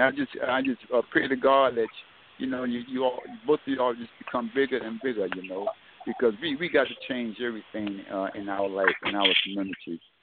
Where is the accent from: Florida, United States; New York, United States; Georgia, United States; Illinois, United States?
Florida, United States; Miami; from Miami. How y'all doing?